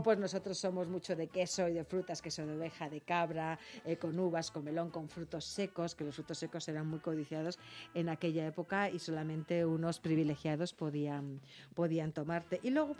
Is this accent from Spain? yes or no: yes; Spain; Sí, pero ¿cómo somos los españoles en las terrazas?